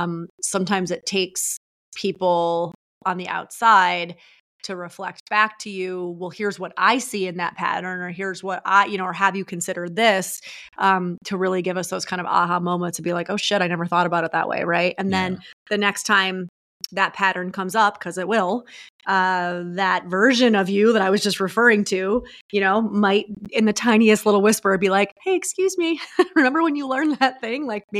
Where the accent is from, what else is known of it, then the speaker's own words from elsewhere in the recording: New York, United States; I don't know, I'm from New York. They're not legal.